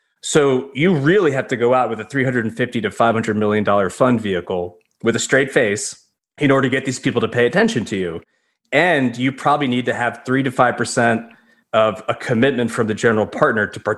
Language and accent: English; New York, United States; now in Nashville, United States; So very briefly, I'm a New Yorker who married a Nashville girl.